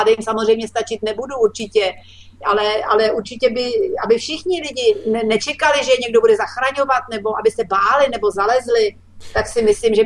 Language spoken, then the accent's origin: Czech; Ústí nad Labem, Ústí nad Labem Region, Czechia; já jsem z Ústí nad Labem